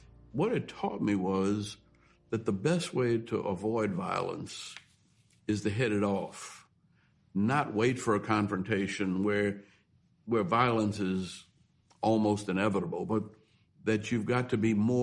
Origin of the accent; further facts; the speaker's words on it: New Orleans, Louisiana, United States; Because I grew up in New Orleans, and there was an Irish grocery store on one corner, an Italian bar on another corner